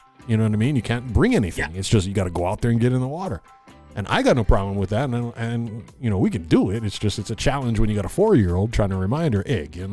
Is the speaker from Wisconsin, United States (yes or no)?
no; Hawaii, United States; And you have the right as a Hawaiian to go to the beach.